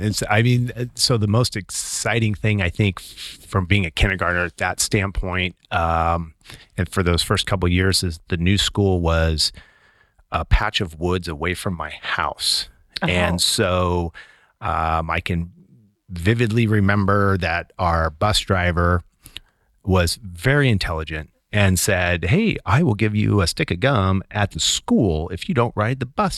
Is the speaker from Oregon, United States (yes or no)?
yes; Seaside, Oregon, United States; also born or lived in Silverton / Molalla / Cathlamet; So born in Silverton, Oregon, and my father worked for Crown's Leatherback and a couple years in Molalla, actually, then moved to Cathlamet. And I think about 1976, we moved to Seaside, Oregon